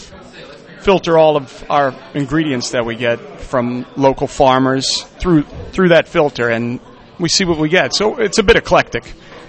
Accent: New Orleans, Louisiana, United States; Well, I'm originally from New Orleans. I've worked for a lot of French chefs in the city

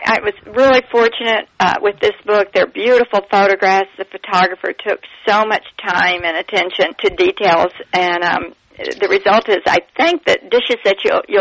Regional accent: Memphis, Tennessee, United States; accent: Southern; I grew up in the South in Memphis, and I was lucky enough to go to college in New Orleans

